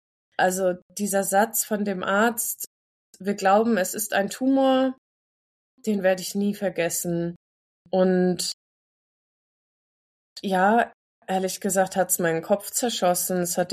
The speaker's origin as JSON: {"language": "German", "town": "Aschaffenburg", "region": "Bavaria", "country": "Germany", "tie": "born or raised there", "lives_now": "Munich, Germany", "said": "ich komme aus Aschaffenburg eigentlich, bin dort aufgewachsen, geboren ursprünglich sogar in der Nähe von Hamburg und habe dann in Tübingen Biochemie studiert"}